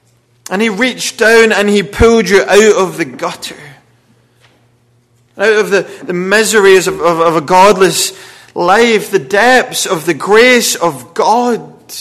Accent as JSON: {"language": "English", "region": "Wales", "country": "United Kingdom", "said": "We are Welsh, we have our own equivalent, I guess, of a redneck."}